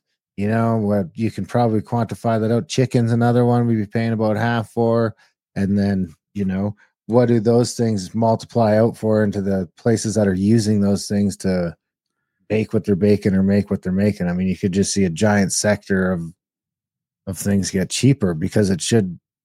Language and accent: English; Canada; But as a Canadian, that, you know, that's a tough one if you're in that business.